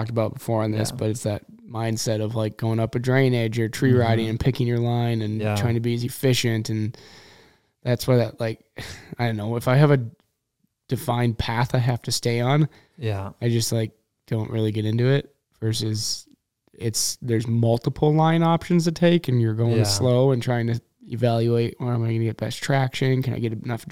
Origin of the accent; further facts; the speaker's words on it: Midwest, United States; And a bad winter in the West, which I am aware we're spoiled after growing up in the Midwest.